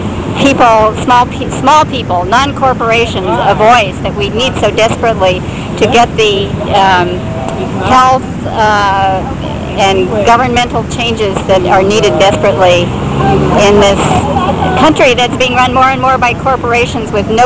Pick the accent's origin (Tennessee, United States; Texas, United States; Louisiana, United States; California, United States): California, United States; Monterey; from Monterey